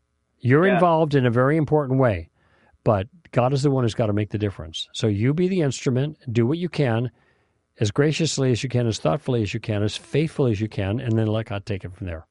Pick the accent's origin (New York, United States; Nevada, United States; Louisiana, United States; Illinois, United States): Illinois, United States; Chicago; We grew up in Chicago, but now we were together enough where he could talk to me more.